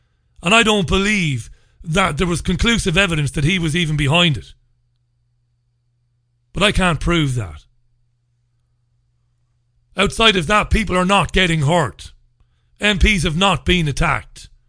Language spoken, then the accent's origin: English; Waterford, Munster, Ireland; I come from Ballybeg in Waterford City, which is a working class housing estate. Priory Lawn I was brought up in.